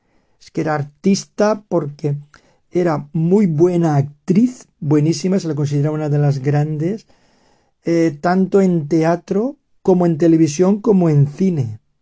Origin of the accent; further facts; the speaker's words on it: Valencian Community, Spain; nuestra representante española, que es valenciana, es de mi tierra.